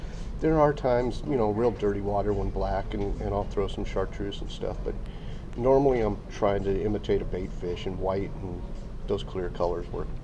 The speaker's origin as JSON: {"language": "English", "town": "San Diego", "region": "California", "country": "United States", "tie": "born or raised there", "moved": "yes", "lives_now": "San Angelo, United States", "said": "My hometown is San Diego, California. Moved here to San Angelo about 3 years ago."}